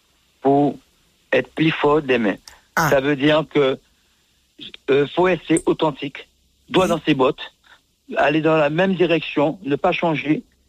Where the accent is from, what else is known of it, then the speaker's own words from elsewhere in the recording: Guadeloupe; je suis guadeloupéen.